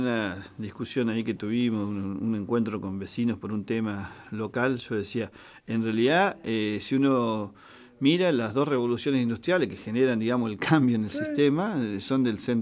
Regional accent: Patagonia, Argentina; Bueno, somos patagónicos, che.

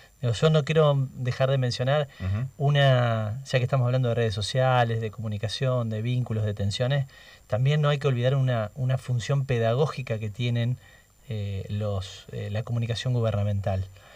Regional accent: Argentina; como sociedad argentina.

